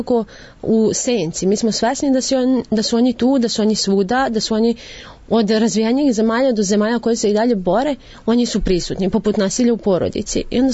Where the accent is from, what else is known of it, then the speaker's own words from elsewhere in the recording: Novi Sad, Vojvodina, Serbia; Ja lično sam došla iz Novog Sada da bi volontirala ovde i ovde sam već 3 godine u organizaciji.